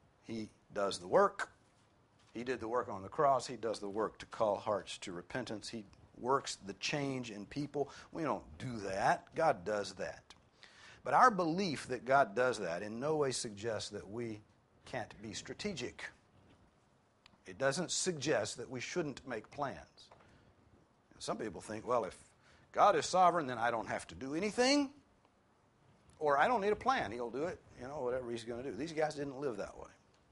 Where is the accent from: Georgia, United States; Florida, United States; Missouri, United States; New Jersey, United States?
Georgia, United States; Rome; You know, I was from Rome, Georgia, for a part of my time